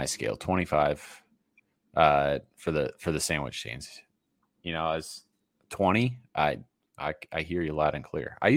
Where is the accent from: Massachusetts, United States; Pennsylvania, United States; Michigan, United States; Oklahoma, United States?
Massachusetts, United States; Growing up in Massachusetts, going to school in Rhode Island, living the first 22 years of my life in that part of the country